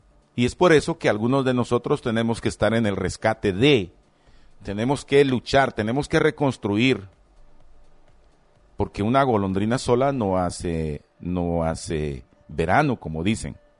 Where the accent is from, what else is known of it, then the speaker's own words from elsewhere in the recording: Guatemala; Yo soy moreno, yo no puedo esconder mi origen. Yo soy chapín. Tan chapín como cualquier otro que haya nacido aquí y que sea blanco y de ojos verdes y que mida 1.95.